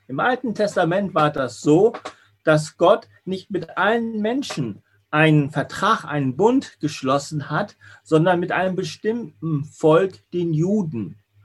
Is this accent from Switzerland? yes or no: yes; Switzerland; now in Germany; ich kann sozusagen auch als Schweizer ganz normal in Deutschland leben